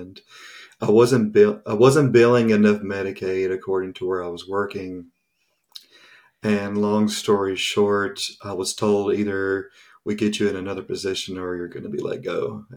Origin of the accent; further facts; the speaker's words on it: Tennessee, United States; now in Canada; Yeah, like, I'm from Tennessee